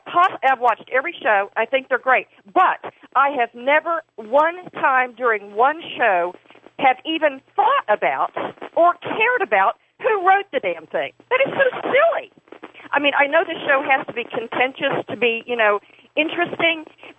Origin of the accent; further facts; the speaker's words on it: Atlanta, Georgia, United States; Yeah, I am from Atlanta, and I am a straight lady.